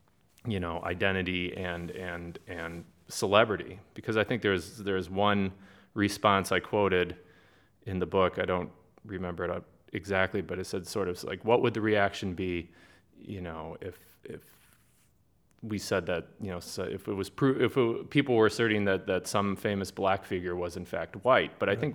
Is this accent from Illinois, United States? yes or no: yes; Niles, Illinois, United States; I grew up in Niles, Illinois, and I'm here because I'm back visiting my parents in Niles, Illinois. And I went to St. John Brebeuf School in Niles, and then I was a graduate of Maine East.